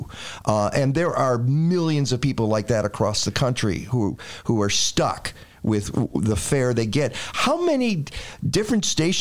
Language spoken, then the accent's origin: English; Michigan, United States; my nickname for my home state is Milichigan.